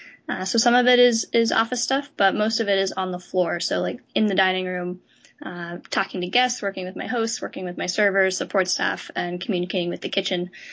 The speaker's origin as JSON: {"language": "English", "town": "Denver", "region": "Colorado", "country": "United States", "tie": "born or raised there", "also_born_or_lived": "Boston", "said": "No, I grew up in Denver, Colorado, and then moved to Boston for Berkeley."}